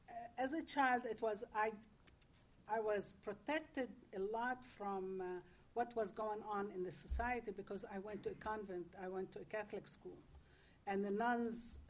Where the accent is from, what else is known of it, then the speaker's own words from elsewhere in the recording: Haifa, Haifa District, Israel; English is a second language; I was born in 1941 in Haifa, Palestine, and so I was 7 years old when the Nakba occurred.